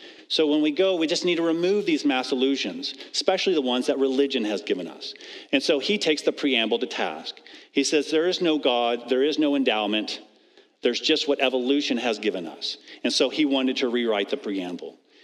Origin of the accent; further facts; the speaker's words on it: American South, United States; It reminds me of when I grew up in the American South, and we played King of the Hill on hay bales on our farm.